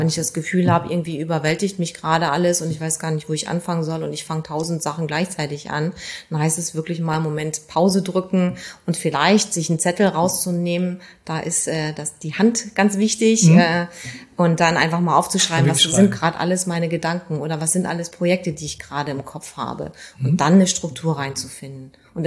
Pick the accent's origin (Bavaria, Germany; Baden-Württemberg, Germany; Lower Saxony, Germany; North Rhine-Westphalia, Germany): Lower Saxony, Germany; Nordhorn; Meine Heimat. Ruhe.